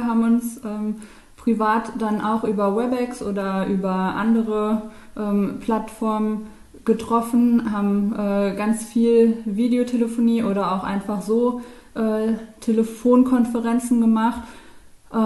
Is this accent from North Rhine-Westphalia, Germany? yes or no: yes; Hagen, North Rhine-Westphalia, Germany; ich komme aus Hagen und bin dann nach Essen gefahren.